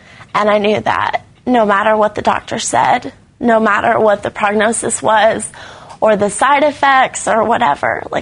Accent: Tulsa, Oklahoma, United States; I'm from Tulsa, Oklahoma.

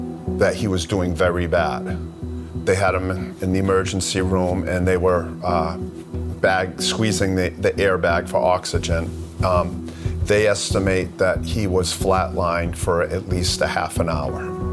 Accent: Loudon, New Hampshire, United States; I'm from Loudoun, New Hampshire

